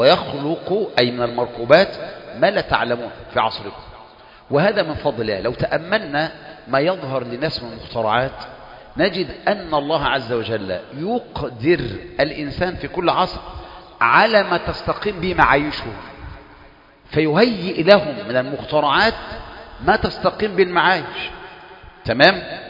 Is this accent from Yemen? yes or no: no; Kafr El Sheikh Governorate, Egypt; احنا عندنا في كفر الشيخ قريب قوي قوي قوي بدأنا يعني نقبل مسألة أكل الجمال.